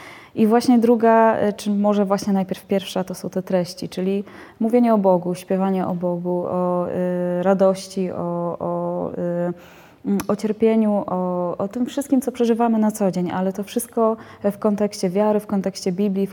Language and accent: Polish; Przemyśl, Subcarpathian Voivodeship, Poland; bo pochodzę z Przemyśla.